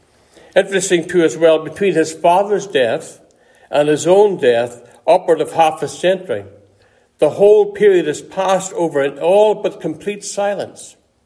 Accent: Ireland; now in United States; When I look back in my life as a little boy growing up in Ireland

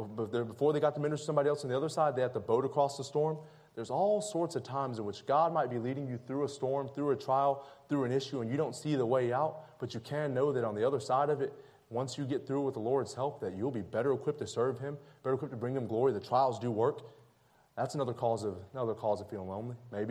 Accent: the South, United States; because we grew up in the South

